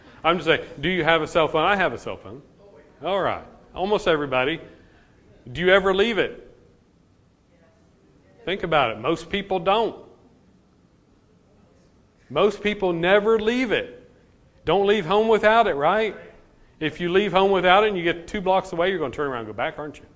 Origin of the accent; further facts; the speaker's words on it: Springfield, United States; That's okay. I'm from Springfield.